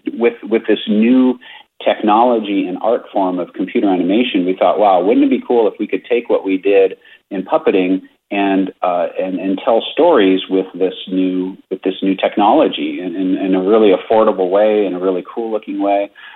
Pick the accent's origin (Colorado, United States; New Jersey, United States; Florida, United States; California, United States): Colorado, United States; Denver; Phil was from the Chicago area. I was from Denver.